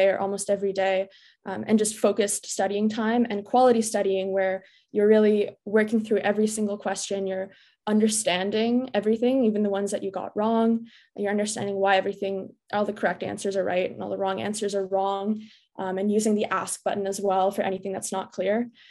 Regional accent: Canada; I go to Dalhousie, so I'm Canadian. I'm in Halifax.

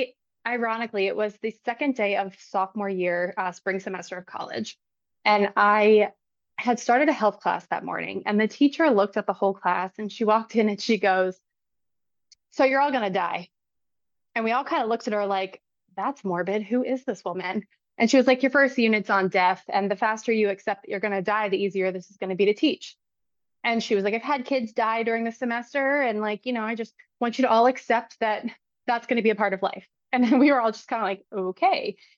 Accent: Maryland, United States; So I am from Maryland, born and raised, went to high school at Gaithersburg High School, went to college at Towson.

